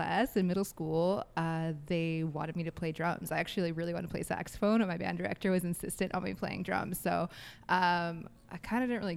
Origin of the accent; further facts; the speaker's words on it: United States; moved away as an adult; also born or lived in Michigan; now in Toronto, California, United States; I'm from the States, so we're really big on marching bands.